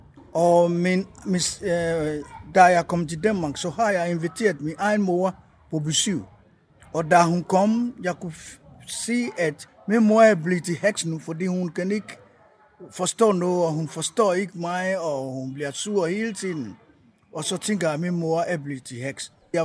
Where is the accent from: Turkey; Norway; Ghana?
Ghana; now in Denmark; da jeg var lille i Ghana